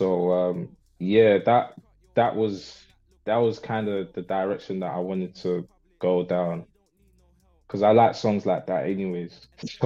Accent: London, United Kingdom; obviously where I grew up in Broadwater Farm Estate. Everyone knows that estate really, and it's like it's infamous, isn't it?

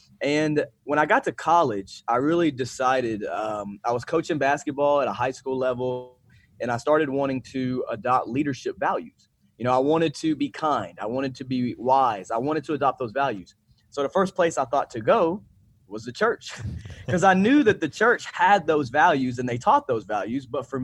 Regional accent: Memphis, Tennessee, United States; I was born and raised here in Memphis, and I never knew about Bellevue Baptist Church, though, when I was growing up.

